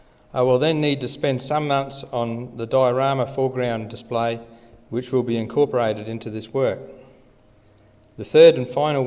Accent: Australia; accent: Australian; because a lot of people can't understand me with my Australian accent anyway, so.

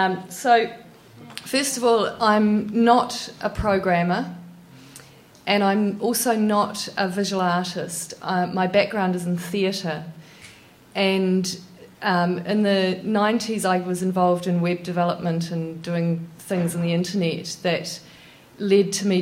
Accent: New Zealand; I'm from New Zealand

